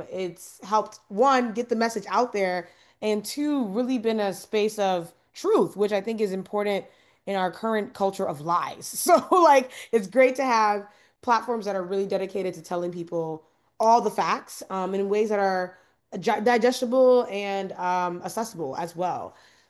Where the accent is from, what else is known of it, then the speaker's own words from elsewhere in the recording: Ghana; also born or lived in Maryland; I'm super excited to hopefully be in community with y'all. I'm from Ghana and I've lived in Maryland for much of my life. So I'm a proud Marylander, go Ravens.